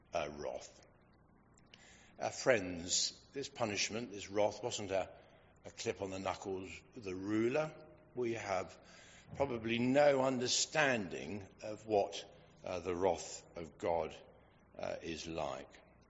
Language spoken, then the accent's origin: English; England, United Kingdom; that we're English, aren't we?